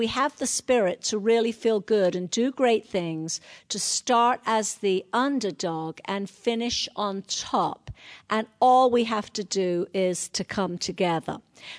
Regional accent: London, United Kingdom; accent: North London; So born and raised in North London, you can probably tell that from my accent. This is a North London accent, north of the River Thames.

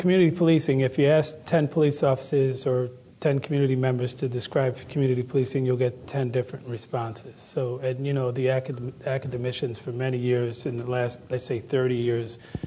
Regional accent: New York City, New York, United States; My mother asked me, and you know, we grew up in the Bronx.

